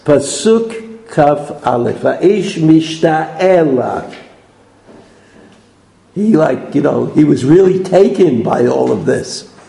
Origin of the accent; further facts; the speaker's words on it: Brooklyn, New York, United States; I mean, I'm from Brooklyn. I realize that's a disadvantage